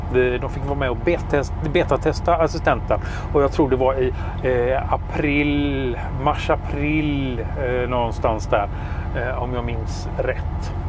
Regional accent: Sweden; Jag är svensk, jag pratar svenska.

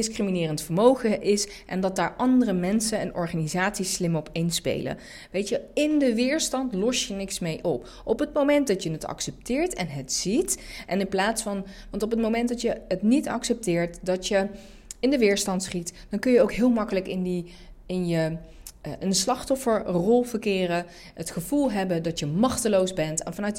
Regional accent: Netherlands; born there; ik ben zelf Turks. Turks-Nederlands. Ik ben gewoon een Nederlandse vrouw of een Turkse vrouw in Nederland die hier is geboren.

